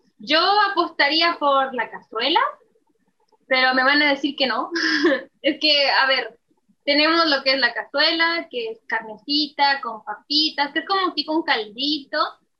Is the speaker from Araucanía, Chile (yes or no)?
no; Valparaíso, Chile; hablar bien y no notan que soy chilena.